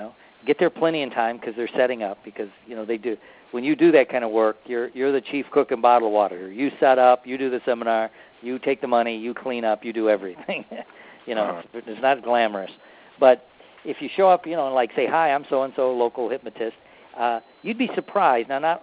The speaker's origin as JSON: {"language": "English", "region": "Florida", "country": "United States", "said": "I'm from Florida. What the heck am I doing in Buffalo, New York, right?"}